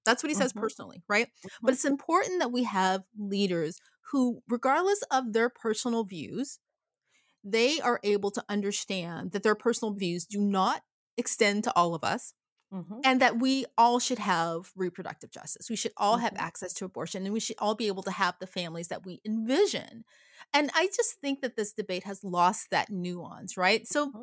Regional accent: Memphis, Tennessee, United States; I grew up in the South. I grew up in Memphis, Tennessee. I went to a traditional Black Baptist church, New Bethel Baptist.

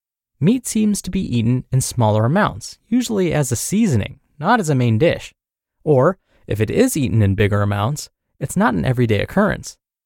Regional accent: Guam; Seriously, in America, including my home country of Guam

